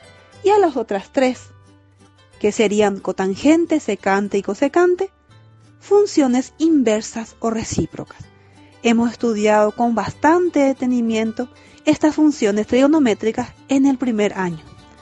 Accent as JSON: {"language": "Spanish", "country": "Paraguay", "said": "vencer esta super batalla que estamos librando como pueblo paraguayo"}